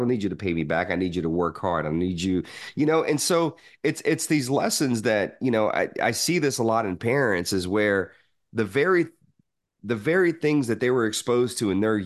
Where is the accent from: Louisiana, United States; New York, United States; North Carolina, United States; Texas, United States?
Louisiana, United States; Shreveport; So I was born in Shreveport, Louisiana. Like I said, my father wasn't in my life. He left when I was 9 months old. early and you know, for the first 9 years of my life, I lived in Louisiana